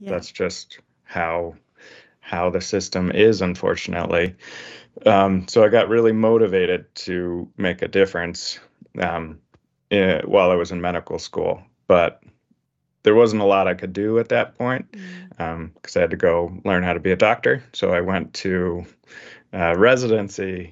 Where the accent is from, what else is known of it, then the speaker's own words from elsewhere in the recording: Ohio, United States; When I was growing up, my dad was a biology professor at Ohio State University. So I grew up in Ohio